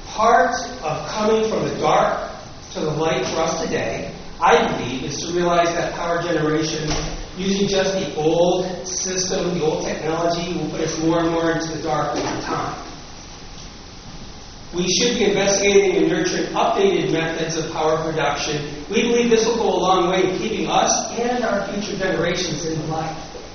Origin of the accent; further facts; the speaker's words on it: New York, United States; We're farmers from Gansher, nine generations there.